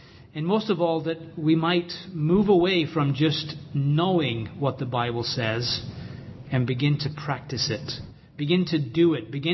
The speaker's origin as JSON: {"language": "English", "region": "England", "country": "United Kingdom", "said": "You see, I'm an Englishman."}